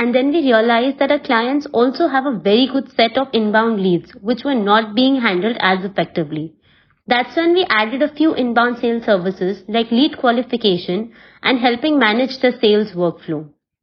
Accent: India; I'm from India

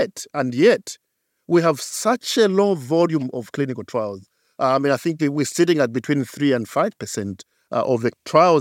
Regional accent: Zambia; But I remember growing up in Zambia, in the townships in Zambia

